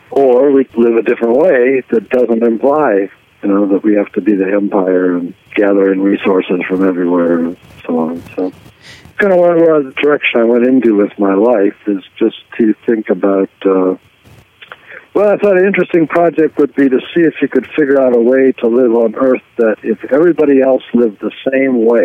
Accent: Detroit, Michigan, United States; also born or lived in Chapel Hill, United States; I grew up in Detroit.

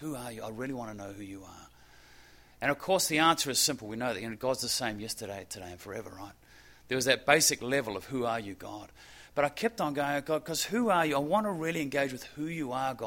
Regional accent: New Zealand; growing up in New Zealand where we went to school in bare feet.

